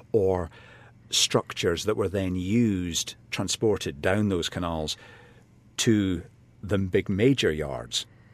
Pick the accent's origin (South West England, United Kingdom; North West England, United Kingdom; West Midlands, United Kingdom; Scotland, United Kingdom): Scotland, United Kingdom; Glasgow; growing up in Glasgow, I was very aware of the river